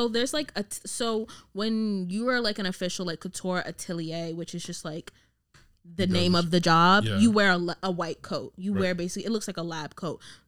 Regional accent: United States; For me, obviously, like I'm Black American, like so I took issue with it in two ways.

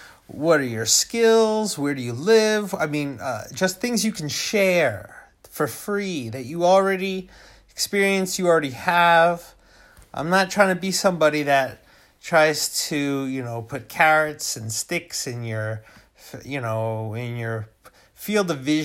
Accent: New York, United States; I am from New York. I am from upstate New York, Sullivan County, home of the original Woodstock site. All right, I was raised as like a hippie

